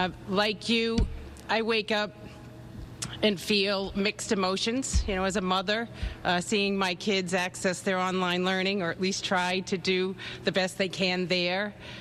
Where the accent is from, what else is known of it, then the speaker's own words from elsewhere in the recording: Worcester, Massachusetts, United States; welcome to my hometown area. I have to say that I'm quite proud that Worcester, Massachusetts, is standing up the first medical field hospital here in our Commonwealth.